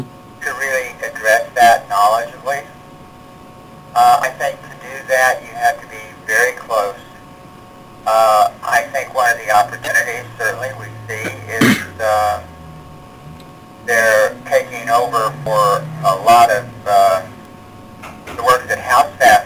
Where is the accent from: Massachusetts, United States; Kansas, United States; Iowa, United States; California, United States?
Kansas, United States; It's not like my home state of Kansas, where you don't have great expanses of land.